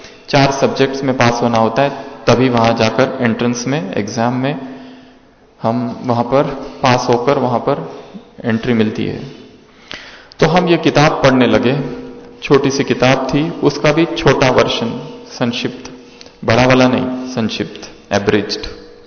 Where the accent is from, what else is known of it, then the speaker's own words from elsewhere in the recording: Nagpur, Maharashtra, India; also born or lived in Dariyapur / Amravati; वहां से हम नागपुर आए और हमारा बचपन नागपुर में गुजरा। Katol road, seminary hills